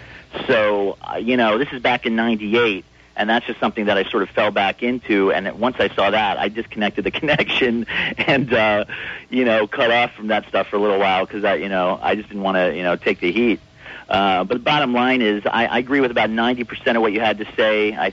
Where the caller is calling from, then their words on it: Philadelphia, Pennsylvania, United States; in Philly.